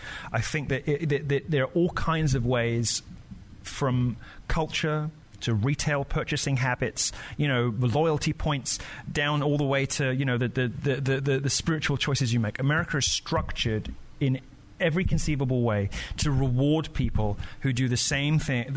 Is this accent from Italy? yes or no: no; United Kingdom; I know, but I'm so British. I hate self-promotion.